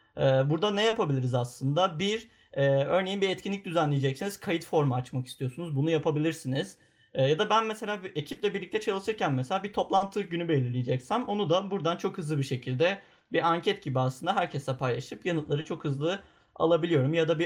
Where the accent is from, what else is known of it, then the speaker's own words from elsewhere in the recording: Bursa, Turkey; Bursalıyım.